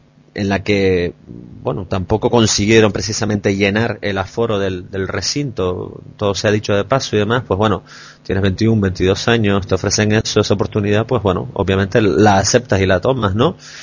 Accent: Canary Islands, Spain; A mí, como canario, la verdad, ver el spot oficial de la campaña

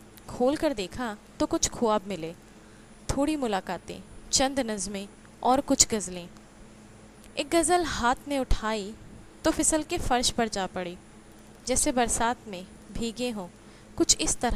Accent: Delhi, India; मैं दिल्ली की रहने वाली हूँ। फैशन डिज़ाइनिंग करने के उपरांत दिल्ली में ही एक फैशन स्टोर संभालती हूँ।

